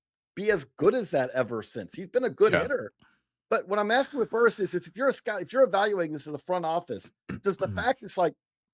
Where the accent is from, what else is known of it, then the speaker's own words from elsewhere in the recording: Perry, Georgia, United States; I'm from Perry. Houston County High is the big high school that's in between the two, which is really the area that's blown up since I left many, many years ago.